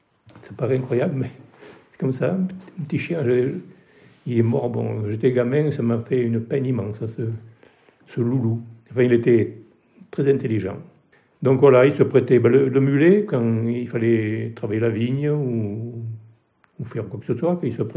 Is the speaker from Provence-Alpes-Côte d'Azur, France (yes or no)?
yes; Carpentras, Provence-Alpes-Côte d'Azur, France; Je suis né en 1948 à Carpentras. Donc j'ai passé la plus grande partie de mon enfance et de mon activité ici à Rianette en tant qu'ouvrier maçon.